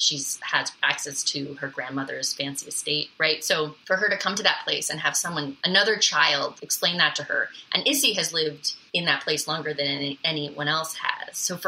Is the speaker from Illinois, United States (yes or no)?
no; Portland, Oregon, United States; also born or lived in Senegal / Vermont; So we lived in Senegal until I was 6, and then we moved back to the States, and my parents had their second child. And then when I was like 9, we moved out to Oregon. And basically, I spent my formative years from 9 to 18 living in Portland